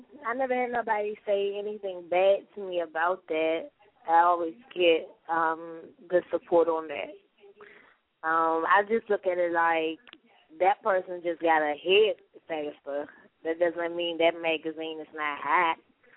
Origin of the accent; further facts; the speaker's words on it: Washington, District of Columbia, United States; I'm from Uptown, D.C.